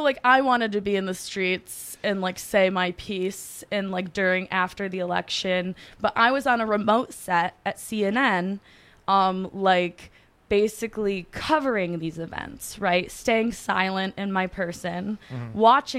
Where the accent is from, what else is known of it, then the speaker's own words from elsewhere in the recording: Detroit, Michigan, United States; I grew up in Detroit watching Kwame Kilpatrick, run our city poorly when we needed a good leader.